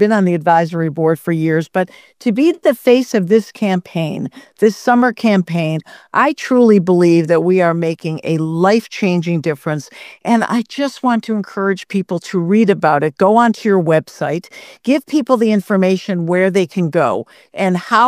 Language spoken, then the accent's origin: English; Detroit, Michigan, United States; Detroit, my hometown, and I loved Guys and Dolls.